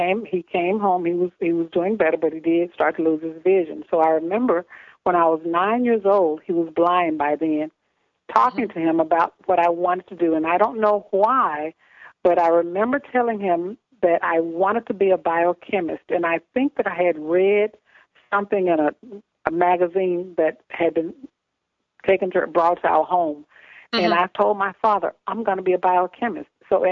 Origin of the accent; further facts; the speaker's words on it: Indianola, Mississippi, United States; I was born in Mississippi, as I said, And I was raised in a town called Indianola